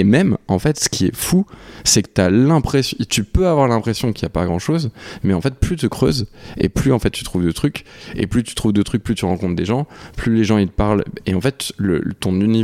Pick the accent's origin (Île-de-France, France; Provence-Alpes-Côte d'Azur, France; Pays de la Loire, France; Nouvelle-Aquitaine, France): Pays de la Loire, France; Moi, je viens de la Sarthe, et les Sartois et les Manceaux, c'est un peu des personnes qui sont fiers d'où elles ils viennent